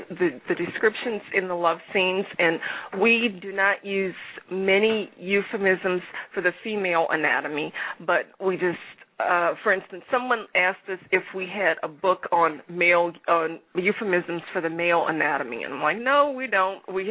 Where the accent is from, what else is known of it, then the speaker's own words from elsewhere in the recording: New Orleans, Louisiana, United States; now in Houston, United States; Well, I'm from New Orleans, and New Orleans is a melting pot. I live in Houston.